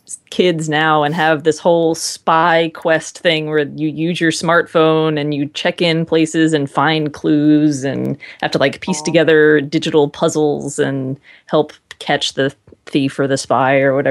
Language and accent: English; Virginia, United States; So I grew up in Northern Virginia, like 90% of William and Mary's